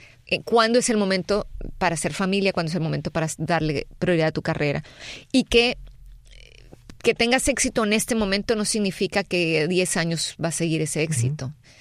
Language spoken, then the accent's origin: Spanish; Mexico; diferente a como se hacía en México. Aprendí a valorar cada posición. Desgraciadamente en nuestro país, en mi país y en muchos otros